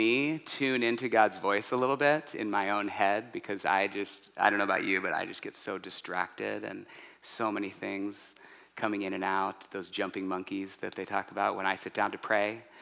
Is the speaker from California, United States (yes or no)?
yes; Santa Barbara, California, United States; I'm from Santa Barbara